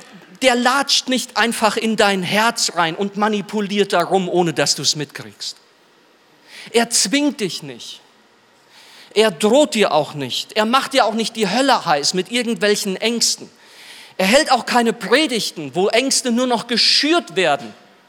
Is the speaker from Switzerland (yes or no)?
no; Germany; ich als Deutscher weiß etwas von diabolischer Begeisterung zu erzählen